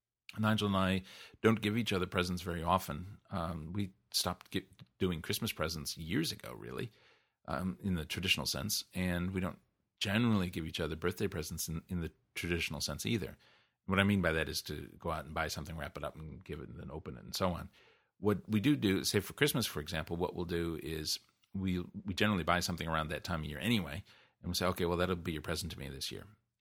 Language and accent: English; Midwest, United States; I come from the Midwest of the U.S., I still to this day find it a bit exotic to have a barbecue on my birthday